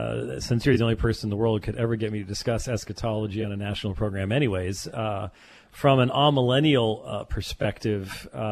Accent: Scotland, United Kingdom; I'm a Scotsman.

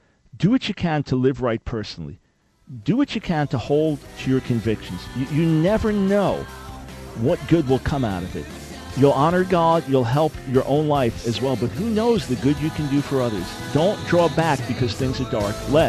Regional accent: New York, United States; now in Charlotte, United States; Yes, well, I'm from New York originally, but we're based outside of Charlotte since 2003 now.

